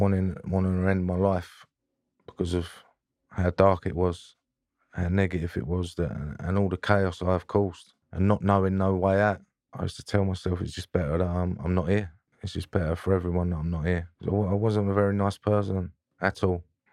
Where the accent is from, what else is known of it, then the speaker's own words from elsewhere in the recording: Romford, London, United Kingdom; So I'm from East London, Romford. My mum was from Acne, and my dad was from South London, Mitcham.